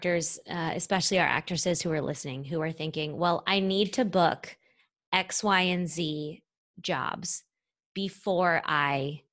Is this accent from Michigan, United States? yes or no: no; St. Louis, Missouri, United States; Anthony Boyer from DDO is her agent and we're both from St. Louis.